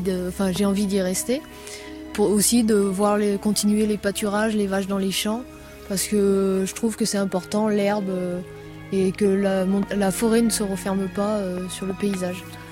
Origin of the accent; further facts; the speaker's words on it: Auvergne-Rhône-Alpes, France; Ben, je suis originaire du Vercors. Après, le Vercors, c'est une montagne avec un style d'agriculture bien différent.